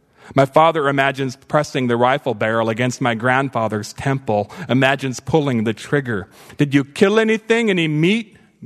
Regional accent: United States; You know, as an Indian, you just feel so addicted to charity.

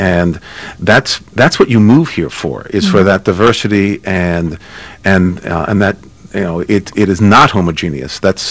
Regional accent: Drexel Hill, Pennsylvania, United States; And I grew up in Drexel Hill, right outside the city, went to public school there for 12 years

